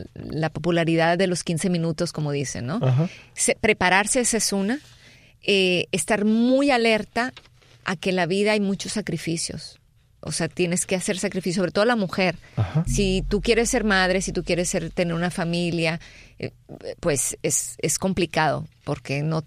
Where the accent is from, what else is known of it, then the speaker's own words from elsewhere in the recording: Mexico; diferente a como se hacía en México. Aprendí a valorar cada posición. Desgraciadamente en nuestro país, en mi país y en muchos otros